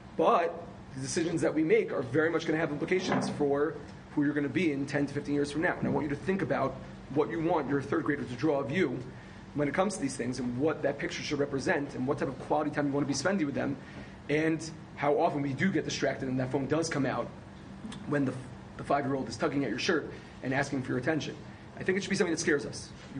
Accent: New York, United States; especially because I'm from New York.

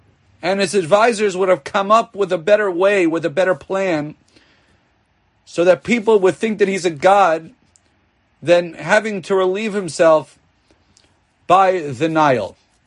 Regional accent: Miami Beach, Florida, United States; I mean, I'm from Miami Beach, Florida. There are people at all hours of the day and night walking along the ocean.

